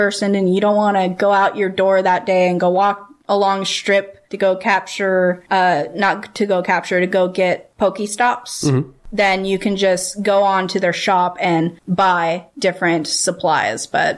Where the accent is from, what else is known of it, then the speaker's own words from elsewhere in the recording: Crescent City, California, United States; Even out here, I still have... I'm from Crescent City.